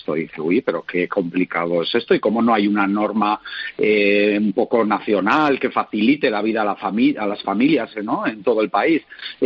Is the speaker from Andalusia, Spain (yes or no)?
no; San Sebastián, Basque Country, Spain; nosotros somos de San Sebastián